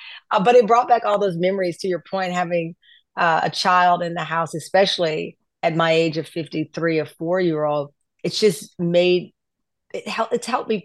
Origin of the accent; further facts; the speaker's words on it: the South, United States; I mean that as a woman, as a Black woman, as a Southerner, honestly, to be quite honest.